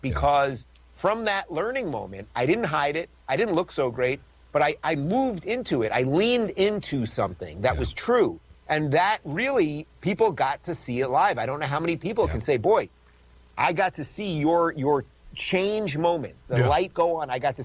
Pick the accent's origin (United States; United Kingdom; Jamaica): United States; New York; I had been a lefty most of my life, but I was really an old school liberal. I'm from New York.